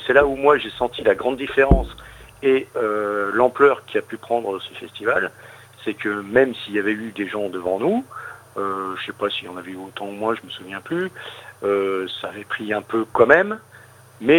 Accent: Grand Est, France; Moi, je suis des Ardennes.

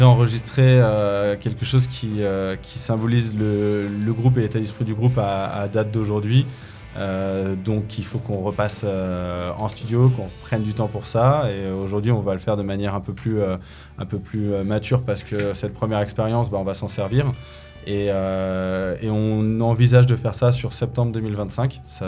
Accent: Meaux, Île-de-France, France; On vient de Meaux, et le bruit de Meaux, tu le connais, j'imagine.

